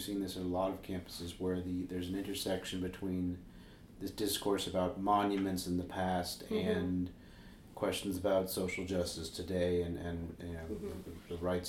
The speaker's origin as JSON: {"language": "English", "country": "United States", "said": "And I say that as an American who, despite having a Canadian mother, knows nothing about Canadian history."}